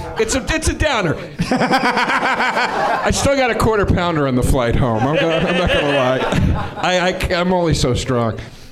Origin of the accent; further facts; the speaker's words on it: Philadelphia, Pennsylvania, United States; I love the Rocky franchise. I'm from Philadelphia.